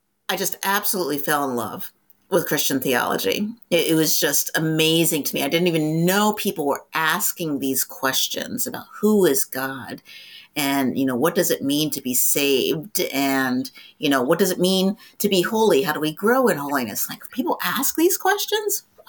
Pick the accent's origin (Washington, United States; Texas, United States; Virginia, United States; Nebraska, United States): Virginia, United States; And I grew up in the South. I was born in Virginia. And most of my life I lived in the South until I was adult.